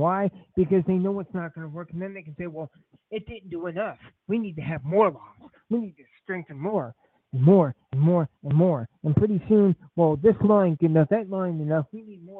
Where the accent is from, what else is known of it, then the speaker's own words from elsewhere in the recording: San Francisco, California, United States; born there; Well, wait a minute. I was born in San Francisco.